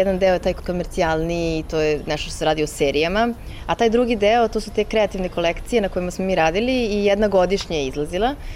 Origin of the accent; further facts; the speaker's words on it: Serbia; zato što dolazim iz Srbije, zato što sam bliska toj istočnoj kulturi